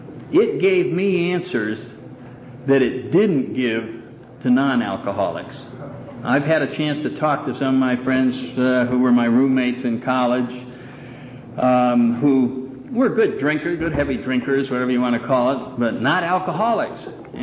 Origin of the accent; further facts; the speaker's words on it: New Haven, Connecticut, United States; I think of my first year drinking up in New Haven, Connecticut. That's my hometown. I went to the university there.